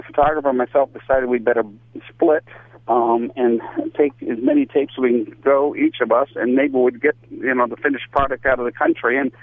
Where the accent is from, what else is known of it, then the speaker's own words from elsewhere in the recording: New Hampshire, United States; now in Minneapolis, United States; Yeah, well, I grew up in New Hampshire, and then I was in television in Richmond, Virginia, and Orlando before I got to Minneapolis.